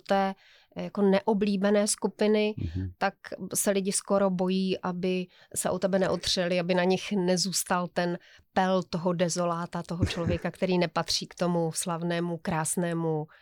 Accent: Ostrava, Moravian-Silesian Region, Czechia; tak jsem trochu zadoufala, že řekneš, že my dva jsme ti chachaři z Ostravy, proto to vidíme tak jako trochu jinak

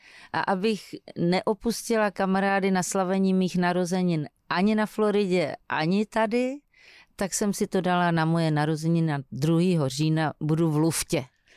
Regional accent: Turnov, Liberec Region, Czechia; born there; also born or lived in Prague; mě to nevadí, že jsem se narodila v Turnově. Turnov moc neznám, tu Prahu, tam jsem žila na okraji a uprostřed díl.

